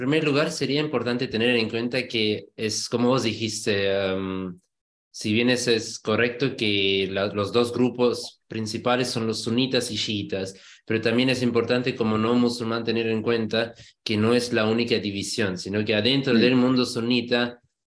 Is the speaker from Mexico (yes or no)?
no; Germany; Spanish is a second language; also born or lived in London; now in Argentina; Yo nací en Alemania, mis padres son de Pakistán, yo nací, fui criado en Alemania.